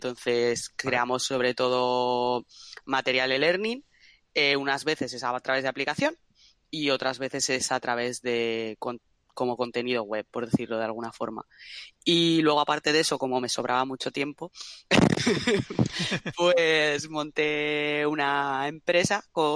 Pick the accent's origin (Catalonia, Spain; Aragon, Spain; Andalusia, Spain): Aragon, Spain; Zaragoza; Soy de Zaragoza, estudié ingeniería informática